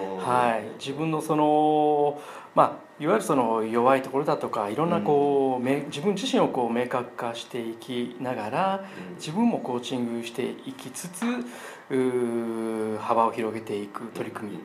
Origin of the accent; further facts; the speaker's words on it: Oita, Japan; 大分から来ました